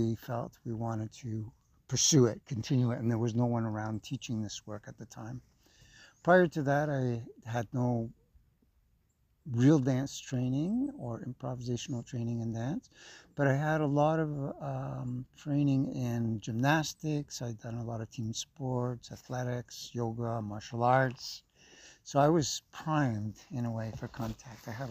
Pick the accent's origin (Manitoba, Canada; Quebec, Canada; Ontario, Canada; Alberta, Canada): Quebec, Canada; Montreal; moved away as an adult; now in Vancouver, Canada; I am originally from Montreal. So I moved to Vancouver to work for my elder brother's health food store, at his health food store.